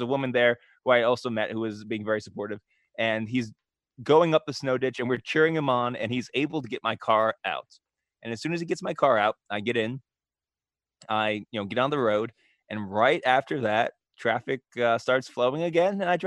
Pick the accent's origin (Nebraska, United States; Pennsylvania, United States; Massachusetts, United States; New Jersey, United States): Pennsylvania, United States; Pittsburgh; I drive in snow all the time. I'm from Pittsburgh.